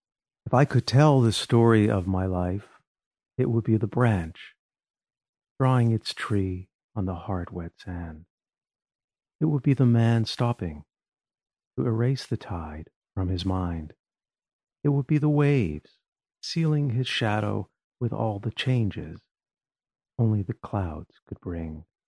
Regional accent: Montreal, Quebec, Canada; born there; Yes, and I was born in Montreal.

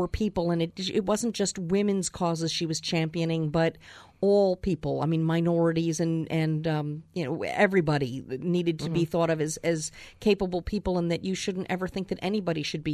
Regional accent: East Coast, United States; I think that if you are from the East Coast, which I am, born and raised on the East Coast, all my family and my longtime friends are there

